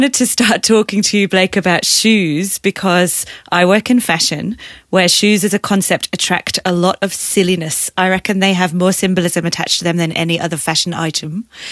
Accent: Leeds, Yorkshire and the Humber, United Kingdom; now in Australia; I'm from Leeds, so I was not made for Australian sunshine.

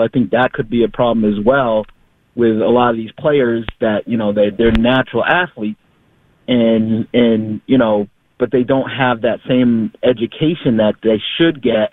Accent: Boston, Massachusetts, United States; now in Springfield, United States; I'm a 54-year-old black man. I was born in Boston, lived there most of my life. I live out in Springfield now.

